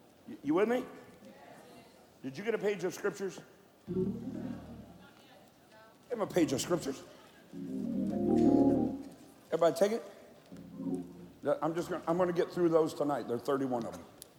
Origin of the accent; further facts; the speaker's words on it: Kentucky, United States; Okay, I'm from Eastern Kentucky.